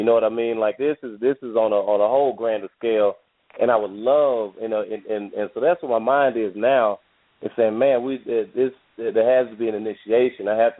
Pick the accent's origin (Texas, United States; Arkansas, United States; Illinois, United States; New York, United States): Arkansas, United States; It really was just, you know, growing up in Arkansas, and which is where I am